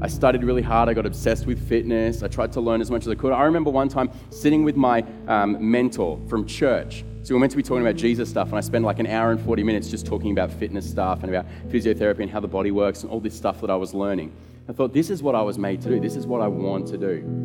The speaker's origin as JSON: {"language": "English", "region": "Victoria", "country": "Australia", "said": "because I'm originally from Victoria"}